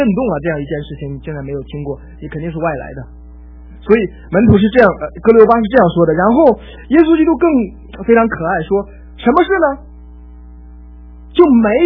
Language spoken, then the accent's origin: Chinese; Henan, China; 用我们老家，我们河南老家里面叫吊丧